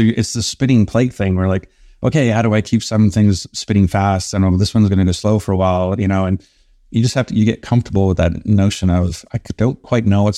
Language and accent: English; Canada; being Canadian, hockey was the thing you kind of went